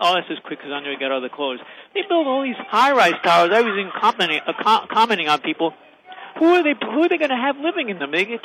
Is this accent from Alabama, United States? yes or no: no; New York, United States; And I'm from New York, where you don't have to worry about the Manhattan, you know.